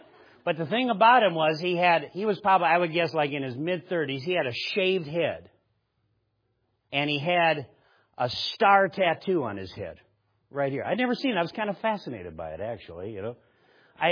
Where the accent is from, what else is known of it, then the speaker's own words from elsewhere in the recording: Nebraska, United States; we're glad to have you in Nebraska. We're from Nebraska.